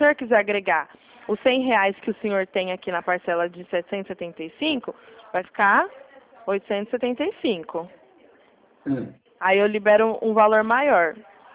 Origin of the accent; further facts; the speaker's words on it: Ribeirão Preto, São Paulo, Brazil; eu sou de Ribeirão Preto.